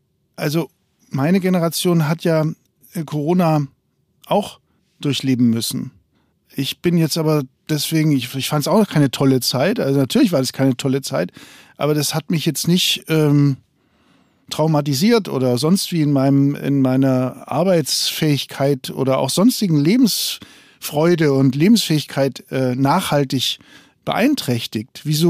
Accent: Bavaria, Germany; Oder also fast aus dem Allgäu.

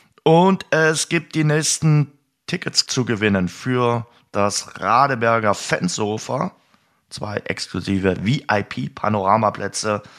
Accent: East Germany, Germany; Als Ossi-Kinder haben wir gerne Westwerbung geguckt.

